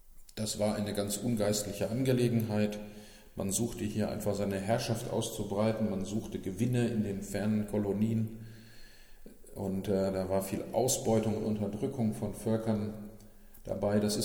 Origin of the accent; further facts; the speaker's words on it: Dortmund, North Rhine-Westphalia, Germany; Auch zum Beispiel in meiner Heimat Dortmund